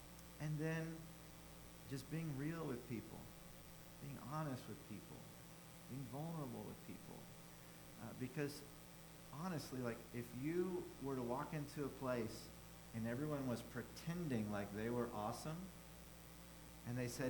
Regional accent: Memphis, Tennessee, United States; I grew up in Memphis, Tennessee. And so I knew how to work in both those cultures.

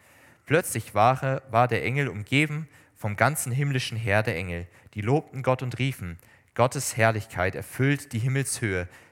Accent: Baden-Württemberg, Germany; da ist einfach die Welt noch in Ordnung, so wie bei uns im Schwarzwald vielleicht.

